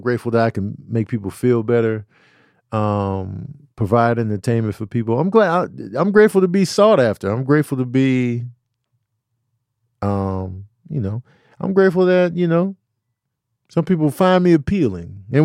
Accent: Chicago, Illinois, United States; moved away; The amount of black pride that was instilled in us growing up in Chicago is something that I didn't overlook. I overlooked it then, but like when I moved away

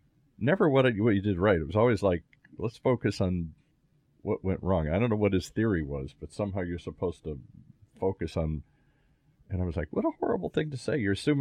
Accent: Ireland; I'm Irish. I always look at things as the glass is half empty. I'm sorry. That's the curse that I was brought up in.

